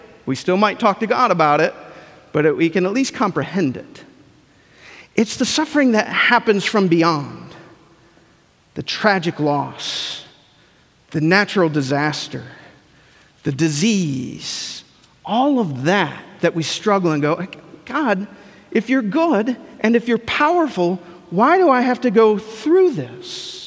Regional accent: Ohio, United States; also born or lived in Mequon, Wisconsin; Summer of my fourth grade year, we moved from Mequon, Wisconsin, right outside of Milwaukee, to the home that I consider home, where we grew up in southern Ohio near Lancaster.

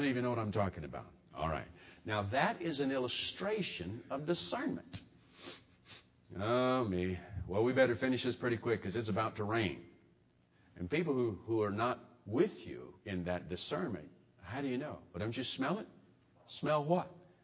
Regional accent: Mobile, Alabama, United States; I grew up in Mobile, Alabama. Mobile, Alabama has a lot of rainfall.

